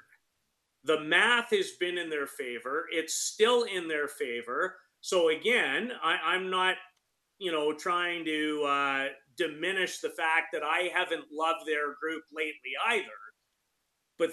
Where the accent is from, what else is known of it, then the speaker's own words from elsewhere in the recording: Saskatoon, Saskatchewan, Canada; I'm a very, very proud person from that province. Mm-hmm. And it just makes me proud. So I grew up in Saskatoon.